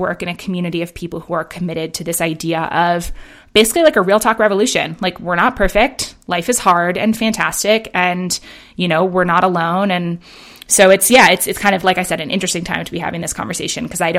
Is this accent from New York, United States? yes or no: yes; Manhattan, New York, United States; also born or lived in London, United Kingdom; now in Bend, United States; I grew up in Manhattan and in London, you know, and then have lived in San Francisco and LA.